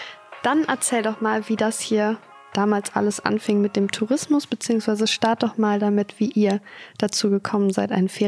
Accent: Haselünne, Lower Saxony, Germany; born there; also born or lived in Dortmund; Ich bin 26 Jahre alt und Regionalmanagerin beim Zweckverband Erholungsgebiet Hasetal. Ich bin hier in Haselünne geboren und war dann für meine Ausbildung in Dortmund und jetzt bin ich wieder zurückgekommen.

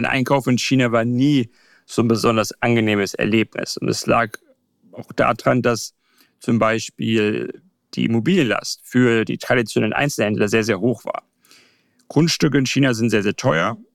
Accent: Germany; wo ich mich natürlich so ein bisschen als Deutscher schuldig fühle, weil wir natürlich einfach viel mehr Bewusstsein auf solche Sachen wie Umwelt legen

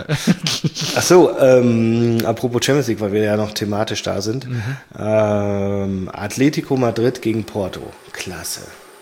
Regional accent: Cologne, North Rhine-Westphalia, Germany; Genau, also, wir sind Kölner und ihr nicht, ja, und sowas.

